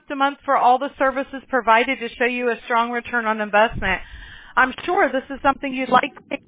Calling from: California, United States; California.

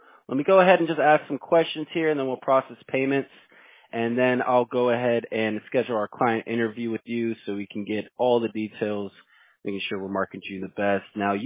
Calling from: Houston, Texas, United States; I'm out of Houston, Texas.

